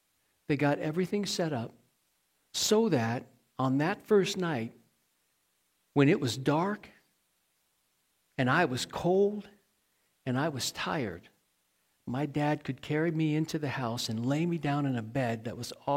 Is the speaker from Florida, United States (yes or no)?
no; Maine, United States; also born or lived in Illinois; I grew up I was born in Illinois, and I kind of grew up a little bit in Maine. So Maine got a lot of snow.